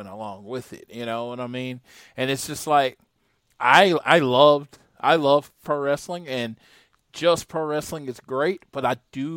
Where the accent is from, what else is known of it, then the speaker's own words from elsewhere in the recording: United States; I don't want subtle. I'm American.